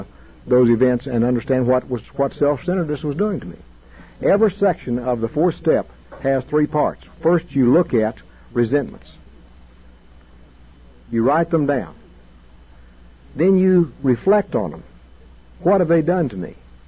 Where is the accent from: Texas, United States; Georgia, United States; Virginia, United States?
Texas, United States; I was raised in West Texas walking around barefooted, and there were rattlesnakes and there were bull snakes and all kinds of snakes out there